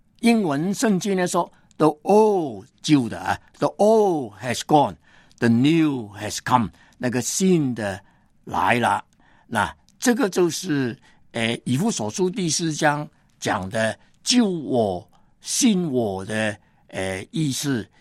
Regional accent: China; 或者是我们中国人从前呢常常抽烟的

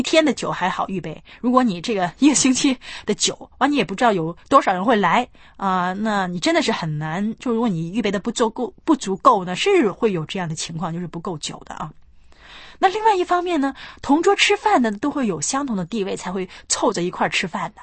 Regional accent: northern China, China; 那像我是北方人就喜欢吃饼啊。

